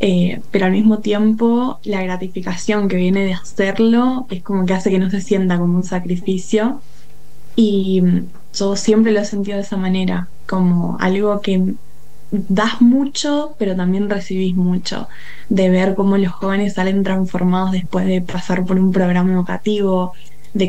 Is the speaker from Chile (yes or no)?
no; Luján de Cuyo, Mendoza, Argentina; yo soy de Mendoza, como dijiste, de Luján de Cuyo, estoy viviendo acá. Tengo 18 años, recién cumplidos